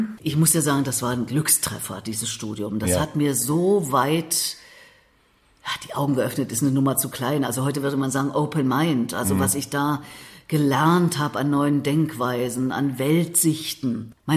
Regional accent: Thuringia, Germany; ich komme ja aus Thüringen

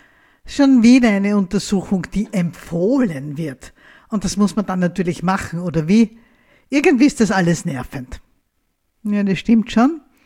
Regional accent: Graz, Styria, Austria; Ich bin Jahrgang 1958, bin in Graz aufgewachsen.

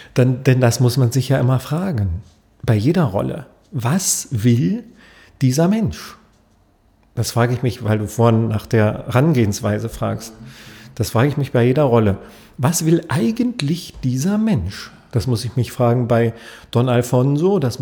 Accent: Berlin, Germany; ich bin als Berliner wahrscheinlich auch ziemlich weit weg von einem Wiener. Ich bin jetzt sicher kein typischer Berliner, ich spreche keinen Berliner Akzent und ich mag auch keinen Berliner Akzent besonders und auch den brandenburgischen auch nicht.

